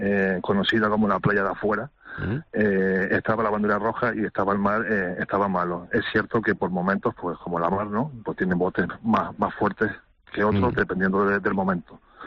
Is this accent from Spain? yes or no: yes; Tazacorte, Canary Islands, Spain; yo soy de Tazacorte, soy bagañete y como hincapié, pues nacido ahí en el puerto, vamos, que me he criado en la zona de costa de esa playa.